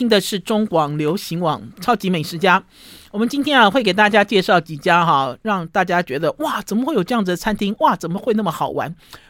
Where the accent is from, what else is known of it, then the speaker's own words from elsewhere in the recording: Taiwan; 因为我们也是外国人嘛，因为我们是台湾人嘛，我们相对于日本人也是外国人